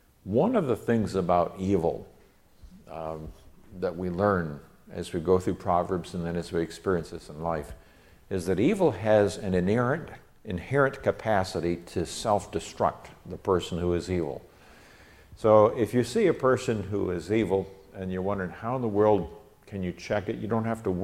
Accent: Nigeria; When I grew up in Nigeria, West Africa, which is a third world country, we saw this over and over and over again.

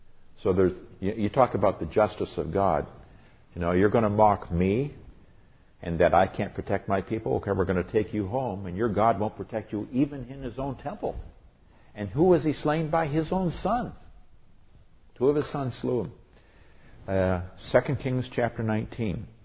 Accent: Nigeria; I was raised in Nigeria, West Africa, where child sacrifice was something that was occasionally practiced.

